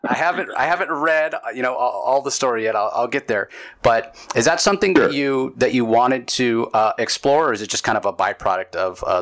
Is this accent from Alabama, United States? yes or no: no; California, United States; now in Phoenix, United States; So I grew up in California, 40 years in California. I had only been living in Phoenix, where I'm at now, for a few years